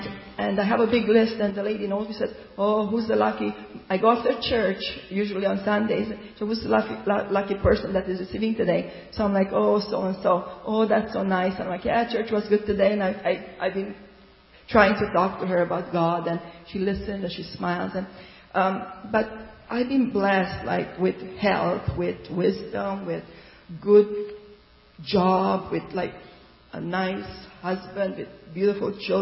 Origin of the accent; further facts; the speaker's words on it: Romania; now in Canada; I've been in Canada for 29 years. I came from Romania. We grew up in communism with no privileges like we have it here.